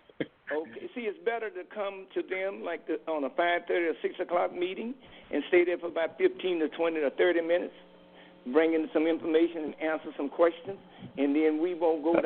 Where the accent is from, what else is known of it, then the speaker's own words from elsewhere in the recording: Riviera Beach, Florida, United States; Yeah, well, I was born right on 30th Street on S Avenue 82 years ago. I was born and reared in Riviera.